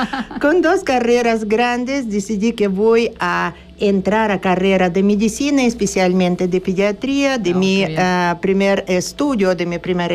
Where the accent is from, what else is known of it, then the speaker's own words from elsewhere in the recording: Kamchatka Krai, Russia; born there; Spanish is a second language; Yo me nací en Península Kamchatka de nacimiento. Soy rusa.